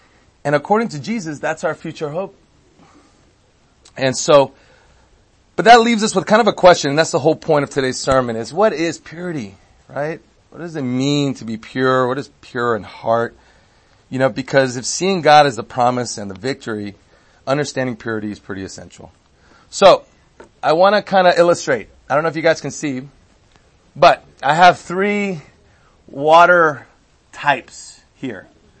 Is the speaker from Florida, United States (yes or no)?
yes; Miami, Florida, United States; born there; now in California, United States; I was born in Miami, and so, you know, I was rooting for USA